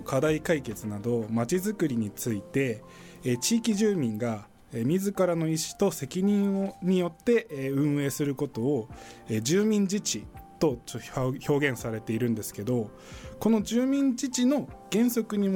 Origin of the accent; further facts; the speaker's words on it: Kuriyama, Hokkaido, Japan; moved away as an adult; also born or lived in Sapporo; 札幌では仕事は6年半ぐらいやってたんですけど、大学生の頃からちょっと札幌に住んでたんで、栗山町はもう10年ぐらい離れてましたね。